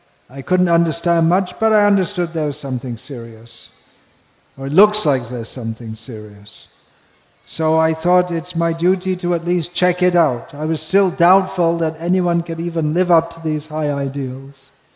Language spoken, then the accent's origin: English; England, United Kingdom; growing up in England in those days, we didn't even hear, we didn't even know about the concept of reincarnation at all.